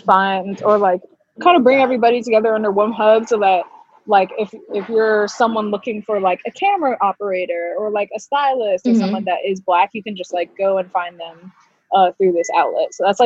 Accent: New York, United States; now in Dallas, United States; But yeah, so I'm from New York. I just moved to Dallas.

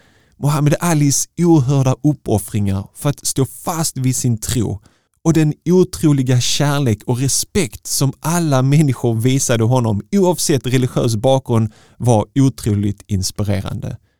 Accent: Malmö, Skåne, Sweden; Precis som … född och uppväxt i Malmö.

